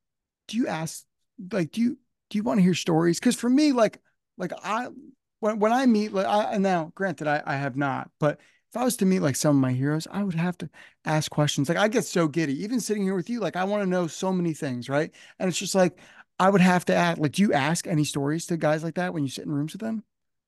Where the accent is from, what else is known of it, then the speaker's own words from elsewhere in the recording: New Jersey, United States; You know, I'm from Northern New Jersey. We didn't grow up the same way.